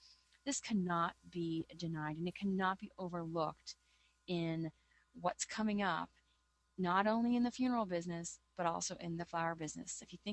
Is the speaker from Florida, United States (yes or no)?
no; Pittsburgh, Pennsylvania, United States; I'm from Pittsburgh. I make sure that I have terrible towels in my store.